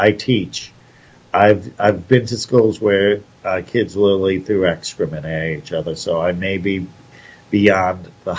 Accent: Chicago, Illinois, United States; I'm not surprised. Why? I'm a Chicagoan.

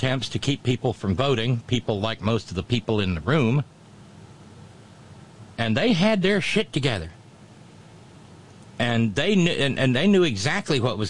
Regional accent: the South, United States; there's so much wrong with the South, and I can say that as a Southerner.

